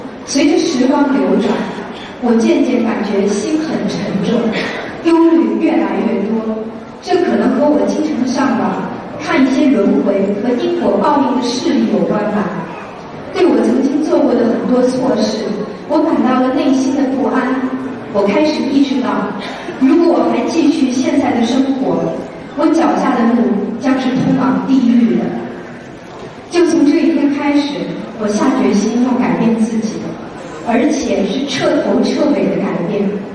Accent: France; 尊敬的各位佛友大家好， … ，很荣幸今天能在这里和大家分享我学习心灵法门后的一些心得。

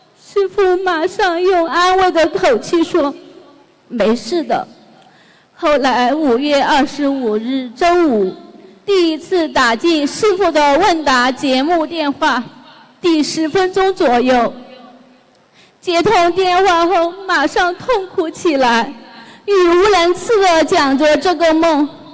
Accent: Sichuan, China; 我是来自四川的同修

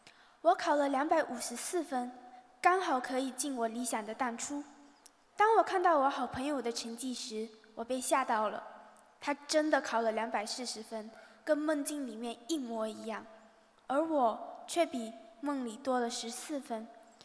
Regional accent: Singapore; first language Mandarin; also born or lived in China; 我是一个出生在中国的孩子，所以我的母语自然而然就是华语。自从我7岁来到新加坡之后，才开始学习 A、B、C。

